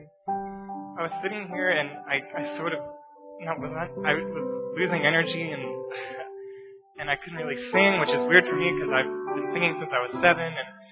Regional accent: United States; I'm also American.

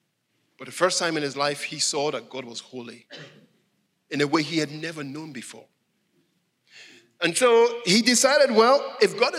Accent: Edinburgh, Scotland, United Kingdom; When I was a little boy in Edinburgh, I was born in Scotland. Little boy grew up in Edinburgh. My Nana brought me up.

